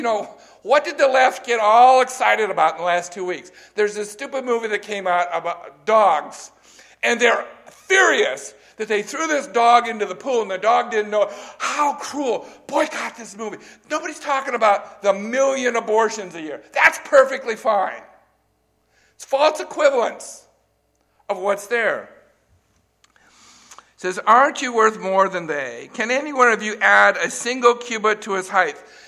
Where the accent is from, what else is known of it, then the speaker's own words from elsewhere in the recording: California, United States; I grew up in California. One of the most greatest times in California was the deserts in the spring when the wildflowers bloom.